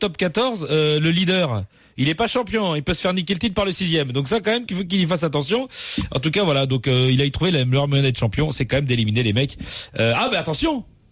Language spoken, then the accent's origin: French; Lyon, Auvergne-Rhône-Alpes, France; Moi, je suis lyonnais, c'est pas la France.